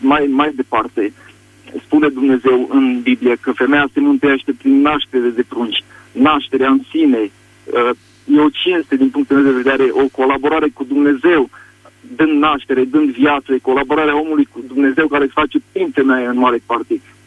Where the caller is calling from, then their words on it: Regensburg, Bavaria, Germany; Vă sunt din Germania, orașul Regensburg